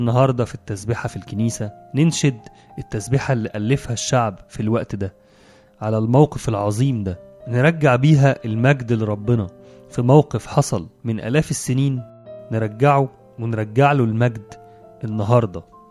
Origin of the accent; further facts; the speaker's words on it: Egypt; ونطلب منه إن هو يحل بمجده وبركته وعمله العظيم في بلدنا مصر.